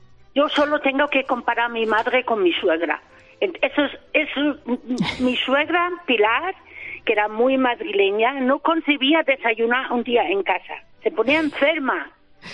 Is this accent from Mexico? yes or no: no; Germany; Spanish is a second language; nosotros los alemanes, como vivimos más bien de puertas para adentro, y no como los españoles que viven de puertas para afuera, ¿sabes?